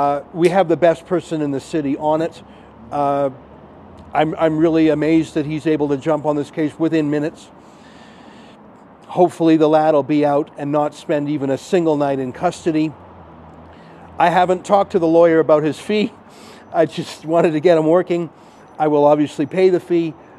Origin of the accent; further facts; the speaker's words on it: Canada; Frankly, as a Canadian, I'm a little bit embarrassed of what happened to him.